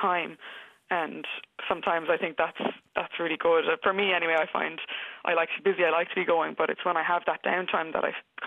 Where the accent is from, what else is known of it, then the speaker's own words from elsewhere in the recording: Limerick, Munster, Ireland; So, I'm from Limerick